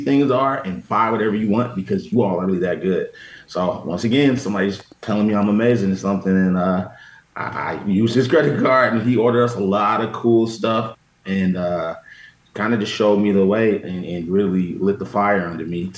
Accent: Chicago, Illinois, United States; also born or lived in Blue Island, Illinois; I was born in Blue Island, Illinois. I've lived all over Chicago, so from north, south, east to the west.

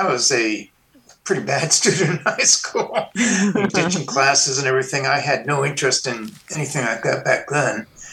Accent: Chicago, Illinois, United States; born there; also born or lived in East Coast / West Coast; Well, I was born in Chicago, but I lived all over the country because my dad was a Korean Navy guy. So I lived East Coast, West Coast, but now I'm back here in the Midwest.

